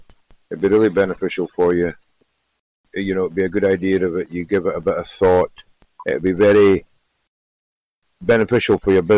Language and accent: English; Scotland, United Kingdom; And I mean, I'm Scottish. I'm right in Freemason country here.